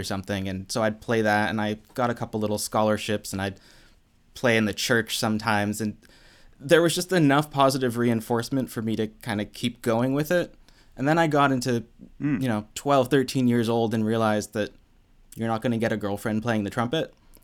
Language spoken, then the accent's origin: English; Boston, Massachusetts, United States; now in Los Angeles, United States; And everyone said that the options were New York and LA, and I'm from Boston, and I thought I would like New York